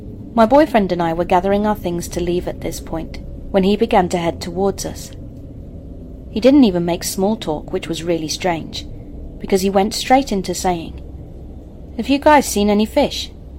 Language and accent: English; New Zealand; So I'm from New Zealand